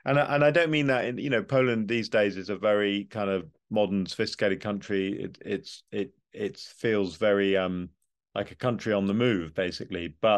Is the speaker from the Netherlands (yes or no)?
no; United Kingdom; even as someone, as a Brit, I'm a very pro-European Brit